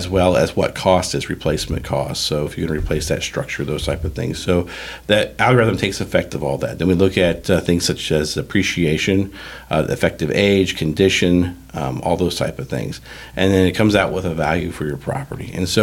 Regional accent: Springfield, Missouri, United States; So I grew up here in Springfield, went to school, public school here in Springfield, went to Missouri State

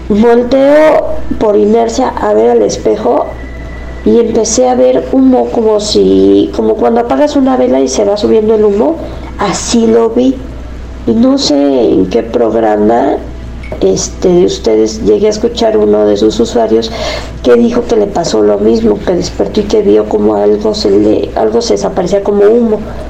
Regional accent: Querétaro, Mexico; Yo soy de Querétaro.

